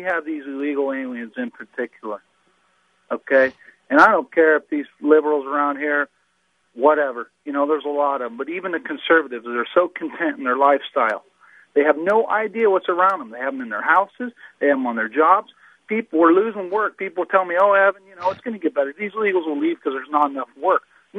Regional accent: California, United States; You know, I grew up here in Marin County

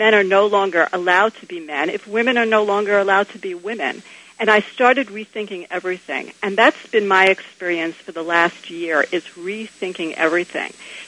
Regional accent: New York, United States; now in Berkeley, United States; I grew up in New York with a dad who thought that liberals were great and conservatives were the devil.

